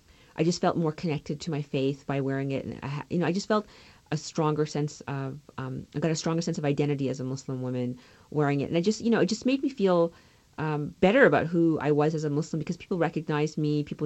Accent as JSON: {"language": "English", "country": "Canada", "tie": "born or raised there", "said": "as a kid growing up in Canada, I wasn't allowed to drink root beer because my parents were genuinely confused by what it really was."}